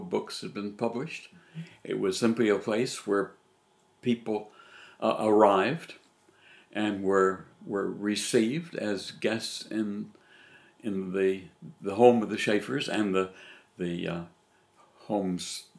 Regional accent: Little Rock, Arkansas, United States; my father was quite ill in my hometown of Little Rock, Arkansas.

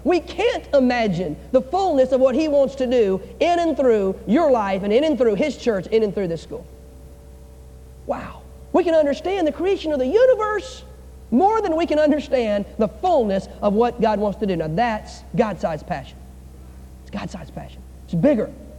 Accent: North Carolina, United States; I'm from North Carolina. This was a school I couldn't even thought of going to years ago.

